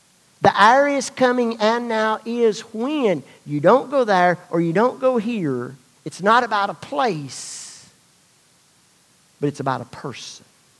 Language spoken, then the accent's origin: English; United States; I'm glad I'm American and not Persian.